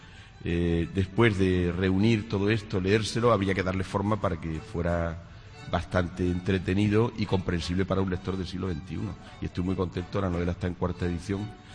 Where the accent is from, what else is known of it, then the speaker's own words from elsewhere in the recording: Villanueva de la Serena, Extremadura, Spain; also born or lived in Don Benito; Yo me he criado aquí en Villanueva de la Serena, al lado de Don Benito, y soy nacido aquí en Don Benito.